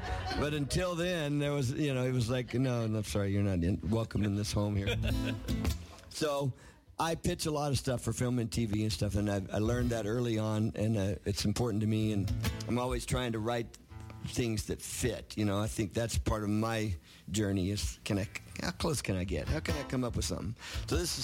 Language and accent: English; Beaumont, Texas, United States; I was raised in Beaumont.